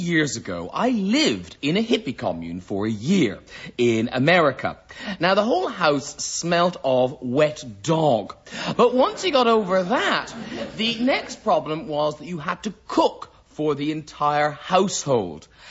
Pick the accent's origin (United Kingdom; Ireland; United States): Ireland; I was 20 from Ireland. We didn't have them.